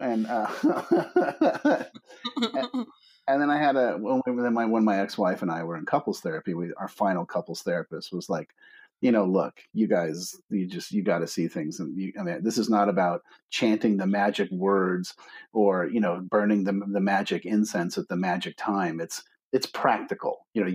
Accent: Palo Alto, California, United States; I grew up in Palo Alto, California, in a back when it was a town that nobody had heard of, by the way.

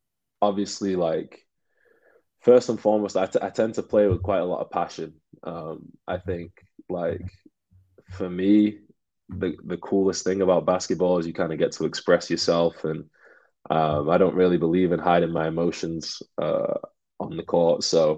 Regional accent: Manchester, North West England, United Kingdom; when I was growing up in Manchester, I kind of learned what real hard work was like

